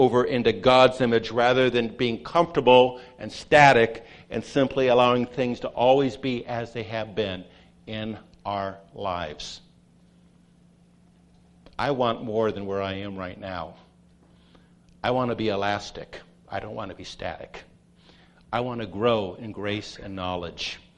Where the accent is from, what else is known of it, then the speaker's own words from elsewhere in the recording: Pasadena, California, United States; Now, I'm from Pasadena.